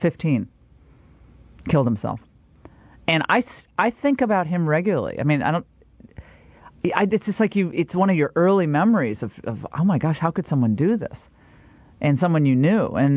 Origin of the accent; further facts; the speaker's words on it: Connecticut, United States; I remember as a kid growing up in Connecticut watching Mork and Mindy.